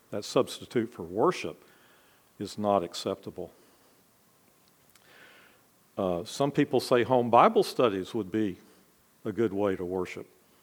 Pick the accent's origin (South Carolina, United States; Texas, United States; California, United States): Texas, United States; Austin; Well, I grew up down in the University of Texas in Austin before it was the University of Texas at Austin.